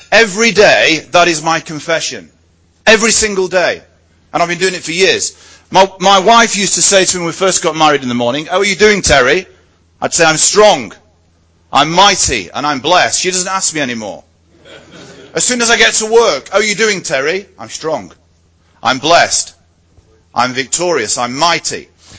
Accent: North West England, United Kingdom; I was born and raised in Greater Manchester, youngest of five children.

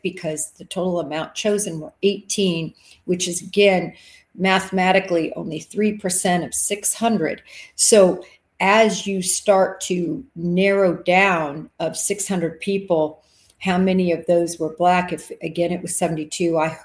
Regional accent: Texas, United States; And I think you all know I'm a Texan girl.

